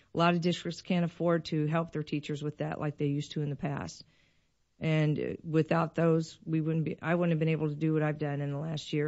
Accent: the South, United States; And I'm from the South, too

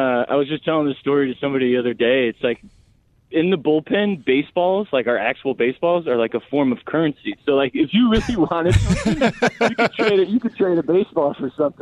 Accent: Chicago, Illinois, United States; I'm from Chicago, so I feel obviously I'm biased towards the food in Chicago.

